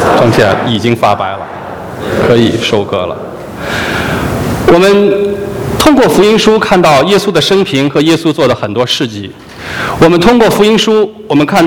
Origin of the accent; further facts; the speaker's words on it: China; 因为我们中国人很喜欢吃